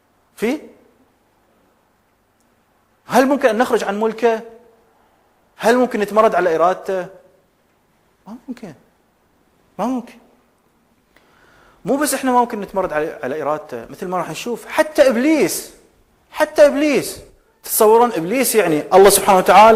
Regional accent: Kuwait; إني كوني كويتي، ولما أقول كويتي هذا لا يعني إني أنا مو عربي، ولما أقول عربي هذا لا يعني إني أنا مو مسلم

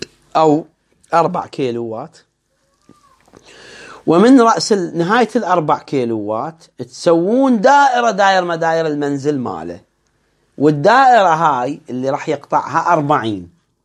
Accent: Baghdad, Baghdad Governorate, Iraq; فمن آخر الحي مثلا الدورة عندنا في بغداد، الدورة كبيرة

